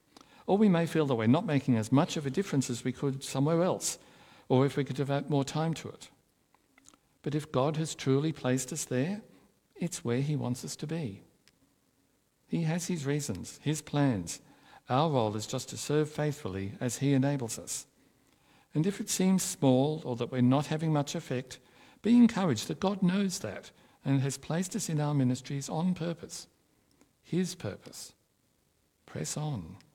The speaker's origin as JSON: {"language": "English", "town": "Sydney", "region": "New South Wales", "country": "Australia", "tie": "born or raised there", "lives_now": "Melbourne, Australia", "said": "I mean, for example, I grew up in Sydney and never expected to find myself in Melbourne."}